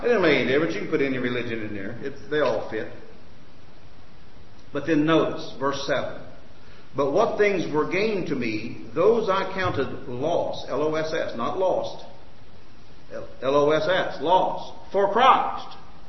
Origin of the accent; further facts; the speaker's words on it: Indiana, United States; and hey, I'm a Hoosier from Indiana, go Butler